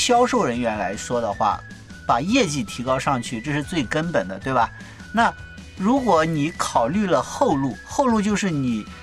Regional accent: northern China, China; 因为我是北方人嘛，所以在北方我是第一个去开拓市场的

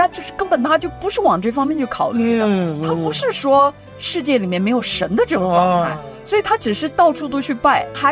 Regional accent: China

